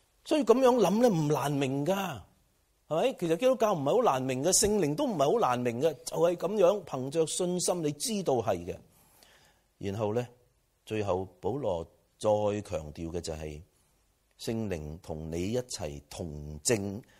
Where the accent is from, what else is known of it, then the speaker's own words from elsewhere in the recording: China; 即係等於我哋中國人咧